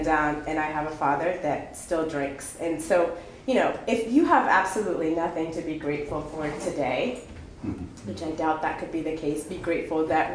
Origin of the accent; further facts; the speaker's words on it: Addis Ababa, Ethiopia; I am a child of immigrants. I was born in Ethiopia, in a town called Addis Ababa.